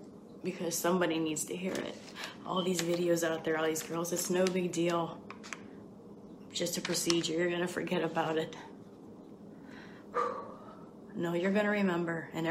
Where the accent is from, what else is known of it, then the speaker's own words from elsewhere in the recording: Ohio, United States; I'm from Ohio, and I'm 49 years old now